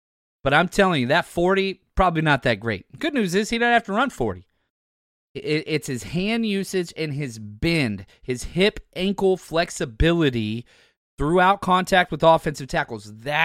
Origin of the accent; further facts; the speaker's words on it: Texas, United States; also born or lived in Kansas City; Born and raised in Texas, and then went to grad school in Kansas City, okay?